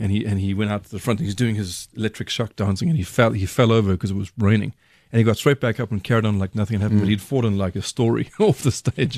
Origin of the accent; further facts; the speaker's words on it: Durban, KwaZulu-Natal, South Africa; And now there's Durban, my hometown, was on fire yesterday.